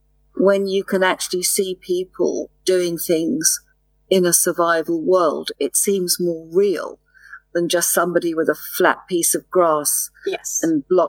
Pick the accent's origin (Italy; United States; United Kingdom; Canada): United Kingdom; England; I'm English, but I speak very clear what they call international English.